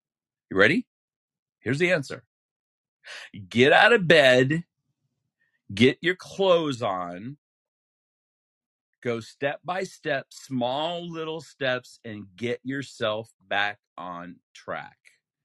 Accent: Utah, United States; Some people, which I'm very proud of because I'm from Utah

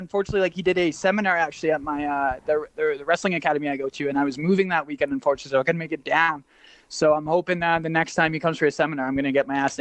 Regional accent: Winnipeg, Manitoba, Canada; I'm from Winnipeg myself

